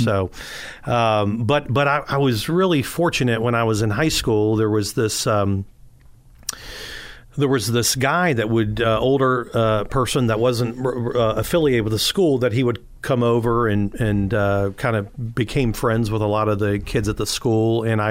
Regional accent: Virginia Beach, Virginia, United States; I grew up down in Virginia Beach and in a pretty dysfunctional family.

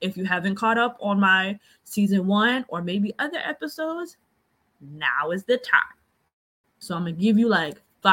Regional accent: New Jersey, United States; I grew up in South Jersey. And I grew up near the boardwalk.

